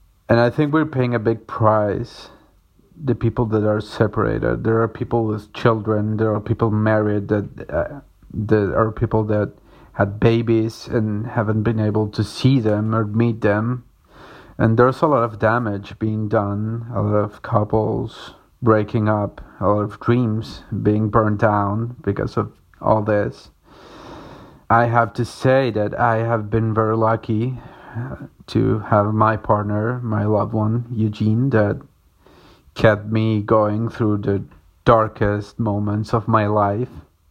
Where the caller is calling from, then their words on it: Córdoba, Argentina; English is a second language; I'm calling from Cordoba in Argentina.